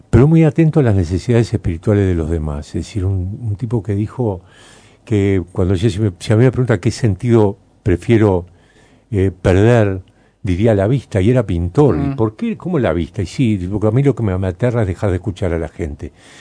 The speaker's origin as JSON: {"language": "Spanish", "country": "Uruguay", "said": "como profundamente uruguaya."}